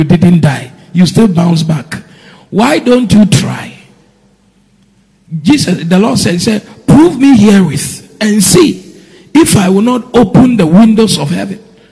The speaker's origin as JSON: {"language": "English", "town": "Cape Coast", "region": "Central Region", "country": "Ghana", "tie": "born or raised there", "said": "When I was very young, growing up in Cape Coast, by maybe 8, I used to walk to school on my own."}